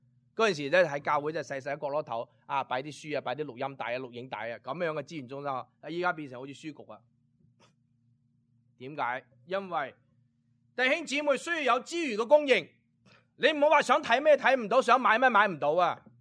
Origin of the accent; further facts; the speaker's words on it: Guangdong, China; 我们广东人就还风趣啦